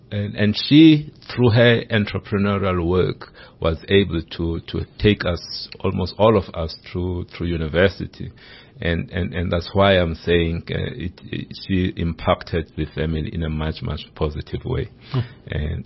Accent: Mthatha, Eastern Cape, South Africa; I come from the Eastern Cape. I was born in Amtata in the Eastern Cape. From parents who were teachers.

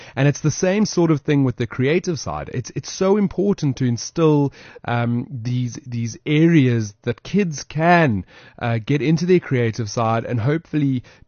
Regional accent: South Africa; So proud he's South African. It gives me shivers. And we are proud to have him as a South African.

